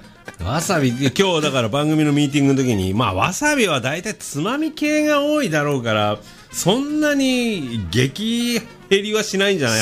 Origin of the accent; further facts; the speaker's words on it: Nagano, Japan; 信州出身なので、